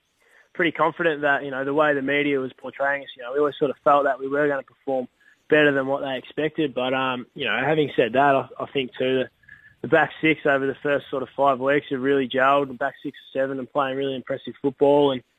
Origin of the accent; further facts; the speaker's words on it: Kongwak, Victoria, Australia; Well, I grew up in Montague, so I just sort of surfed all around there.